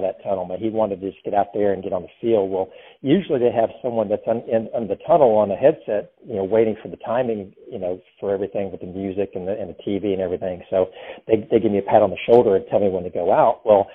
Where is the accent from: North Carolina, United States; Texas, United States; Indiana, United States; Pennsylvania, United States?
North Carolina, United States; Raleigh; because, I live in Raleigh. I grew up in Raleigh.